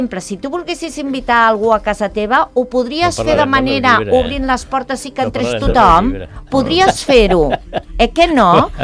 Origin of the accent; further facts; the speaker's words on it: Santa Coloma de Gramenet, Catalonia, Spain; born there; vaig néixer a Santa Coloma de Gramenet i la veritat és que vam haver de marxar. Però, malgrat això, vull dir, és que sóc catalana, amb la meva sang ho sóc intensament, però és que tampoc no renuncio a ser espanyola.